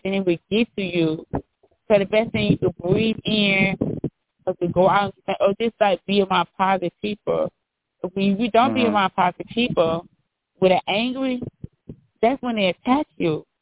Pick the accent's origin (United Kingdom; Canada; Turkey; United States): United States; Milwaukee, Wisconsin; my hometown, Milwaukee, Wisconsin